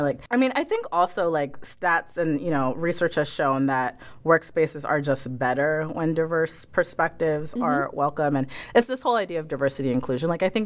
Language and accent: English; Ghana; now in United States; yes, I grew up abroad, traveling a lot. I, you know, am an African, first generation African-American in this country. I'm from Ghana.